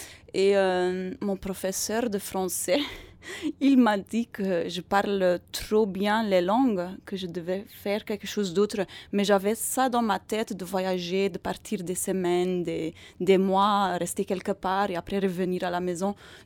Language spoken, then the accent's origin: French; Flanders, Belgium; French is a second language; moved away as an adult; also born or lived in Barcelona, Spain; je suis belge flamande.